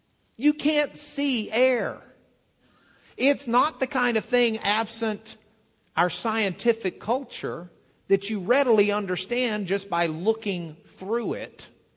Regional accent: Lubbock, Texas, United States; I grew up in Lubbock. We have wind. We have like hurricanes every spring.

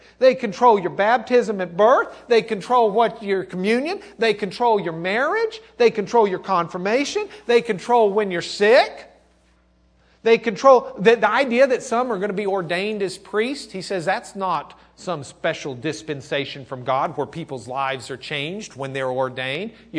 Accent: Lubbock, Texas, United States; and I'm from Lubbock, so it's Worms.

